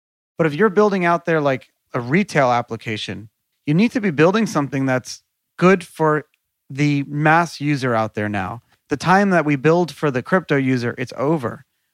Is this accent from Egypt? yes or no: no; New York City, New York, United States; I grew up in New York City.